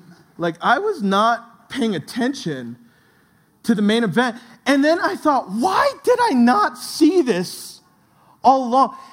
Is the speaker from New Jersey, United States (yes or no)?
yes; New Jersey, United States; I grew up in New Jersey, so that really relates to me. It's tiny.